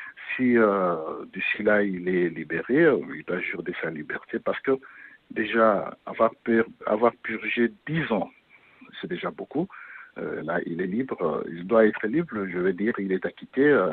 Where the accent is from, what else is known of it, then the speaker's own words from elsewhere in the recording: DR Congo; now in France; région parisienne. … je suis de la République démocratique du Congo.